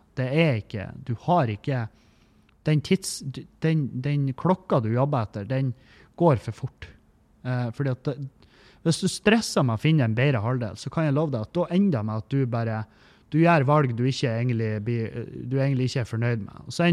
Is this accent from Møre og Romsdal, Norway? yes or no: no; Meløy, Nordland, Norway; den jævla brokoden i Meløy der jeg vokste opp